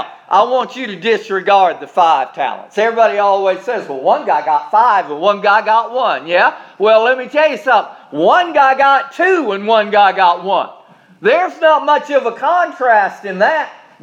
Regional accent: Charleston, South Carolina, United States; a United States Senator from my hometown in Charleston, South Carolina.

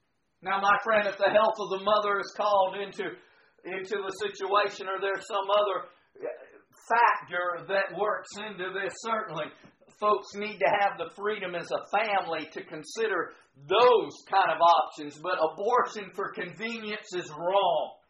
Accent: United States; I say today, I am a Christian and I am an American.

